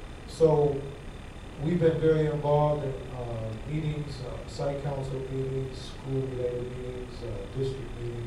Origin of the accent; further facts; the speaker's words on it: Indianapolis, Indiana, United States; I'm originally from Indianapolis, but stayed pretty much everywhere you can stay in the United States.